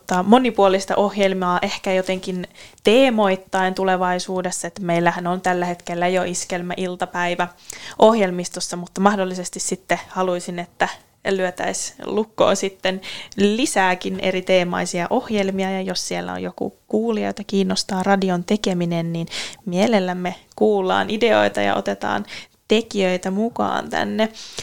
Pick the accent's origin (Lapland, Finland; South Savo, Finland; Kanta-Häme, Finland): Kanta-Häme, Finland; Hämeenlinna; also born or lived in Helsinki; olen Helsingistä itseni pakannut tänne Lappiin ja niin tosiaan alun perin on Hämeenlinnasta kotoisin